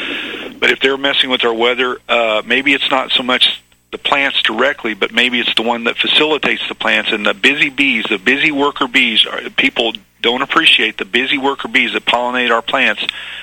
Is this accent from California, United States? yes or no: no; Missouri, United States; Now, in my lifetime, because I grew up in Missouri, I've never ever heard of.